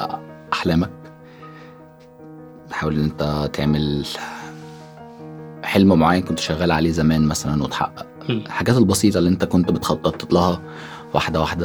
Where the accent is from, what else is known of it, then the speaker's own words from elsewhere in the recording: Cairo, Cairo Governorate, Egypt; now in Abu Dhabi, United Arab Emirates; فانا اتولدت في القاهره وجيت ابو ظبي على طول بعدها بكام شهر، فقضيت جزء كبير من طفولتي هنا في ابو ظبي، فليا فيها ذكريات كتير. وبعد فتره رحت مصر، فانا ذكريات الطفوله عندي ما بين القاهره وما بين ابو ظبي.